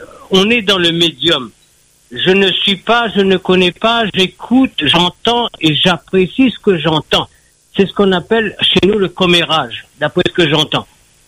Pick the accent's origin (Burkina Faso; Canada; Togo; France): France; Réunion; Je viens de Nice. Donc, je suis propriétaire à La Réunion, et je suis réunionnais, je le dis bien.